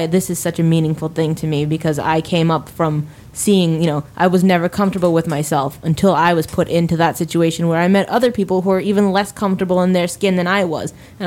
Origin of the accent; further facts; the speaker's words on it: Somerville, Massachusetts, United States; I came from Somerville, born and raised, know nothing but Somerville, went to a Catholic school up until 10th grade, failed out of Somerville High School afterwards